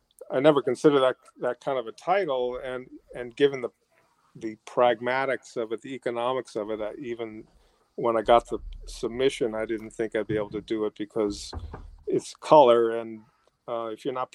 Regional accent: Massachusetts, United States; now in New Jersey, United States; Well, I live in New Jersey. I grew up in Massachusetts, but I'm actually a Braves fan.

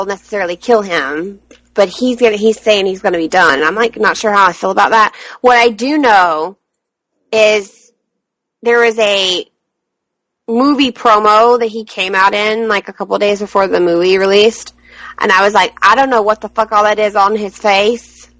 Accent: Alabama, United States; because, you know, we're all from Alabama, so it was kind of cool that he took the time to come down there and talk to all the kids.

